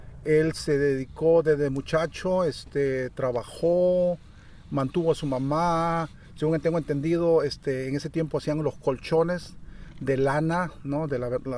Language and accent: Spanish; Lima, Peru; born there; Nací en Lima, Perú.